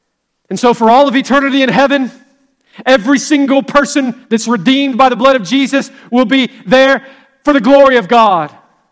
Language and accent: English; Billart, Georgia, United States; I grew up right here in Billart, Georgia. All I'd ever known was Praise Mill Baptist Church, and I went away to a strange city